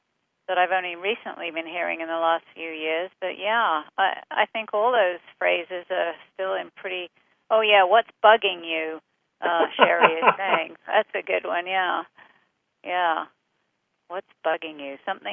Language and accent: English; England, United Kingdom; certainly when I was growing up in England, they were, all of those are familiar to me.